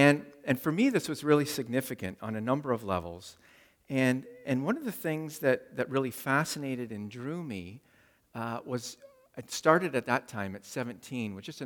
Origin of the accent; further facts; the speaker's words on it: Toronto, Ontario, Canada; I was 17 years old. I grew up in Toronto, and in high school